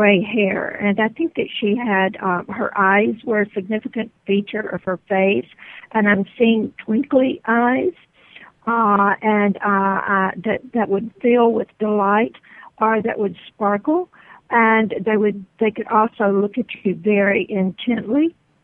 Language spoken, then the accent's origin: English; Texas, United States; now in San Diego, United States; I live in California. I live in San Diego, La Jolla area.